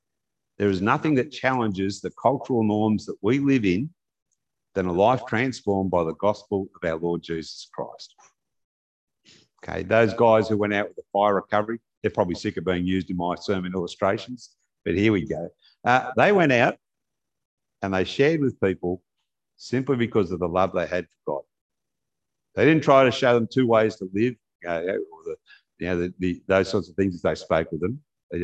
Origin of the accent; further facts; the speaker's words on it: Australia; Mid-60s, when I were a boy, when I was growing up in Australia